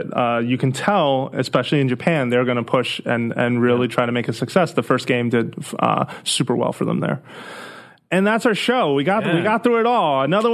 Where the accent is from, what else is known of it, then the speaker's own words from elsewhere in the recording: Italy; I grew up in Italy.